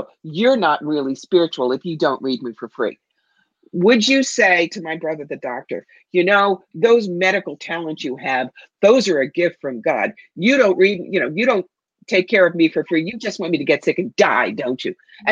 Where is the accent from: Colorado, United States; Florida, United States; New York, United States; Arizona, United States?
New York, United States; I am a New Yorker.